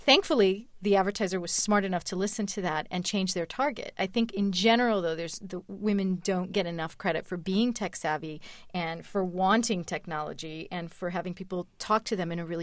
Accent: Chicago, Illinois, United States; born there; And I was born in Chicago. I'm an American and I feel very much American. I also feel very Latin.

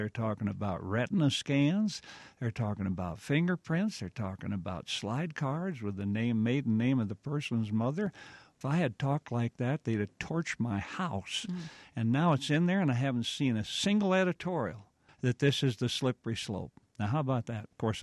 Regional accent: Wyoming, United States; I'm from Wyoming.

